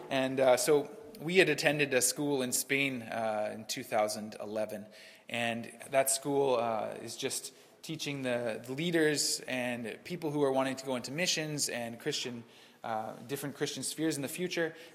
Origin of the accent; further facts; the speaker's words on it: Canada; now in Ukraine; we were answering questions about being a Canadian family in Ukraine.